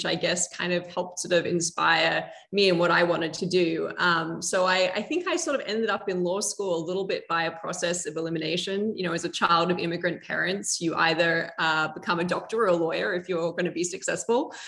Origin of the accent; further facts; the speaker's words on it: Australia; Well, I was born and bred in Australia, the child of immigrant parents.